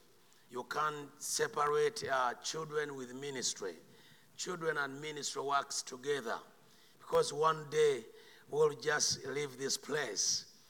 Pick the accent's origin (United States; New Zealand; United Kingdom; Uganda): Uganda; I'm from Uganda.